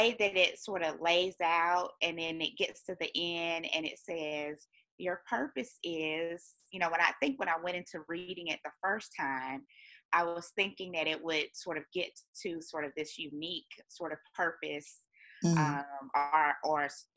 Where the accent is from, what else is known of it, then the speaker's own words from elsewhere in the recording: Atlanta, Georgia, United States; now in Jacksonville, United States; I grew up in Atlanta, Georgia.